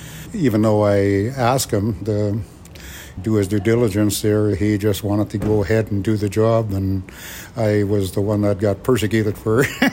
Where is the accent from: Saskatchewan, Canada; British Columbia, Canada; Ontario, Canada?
British Columbia, Canada; and I'm from Wet'suwet'en, and I do a lot of work on our territory.